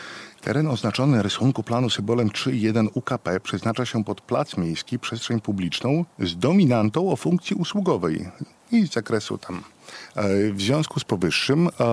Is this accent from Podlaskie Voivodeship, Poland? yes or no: yes; Białystok, Podlaskie Voivodeship, Poland; Ja się urodziłem w Białymstoku, pochodzę z Białegostoku i zamierzam tu spędzić życie i zostawić tutaj moje dzieci.